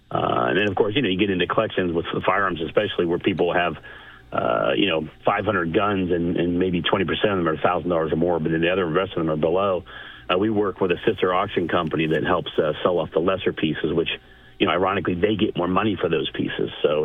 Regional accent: Pittsburgh, Pennsylvania, United States; now in Lancaster, United States; I'm from Pittsburgh. The whole family's from Pittsburgh.

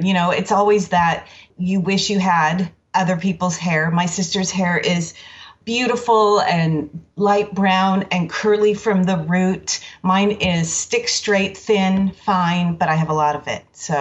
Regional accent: La Mirada, California, United States; Oh, I grew up in La Mirada.

